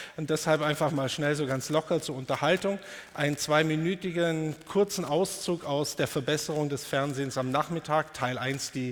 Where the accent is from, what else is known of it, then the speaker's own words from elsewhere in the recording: Berlin, Germany; ich komme aus Berlin und bin Künstler.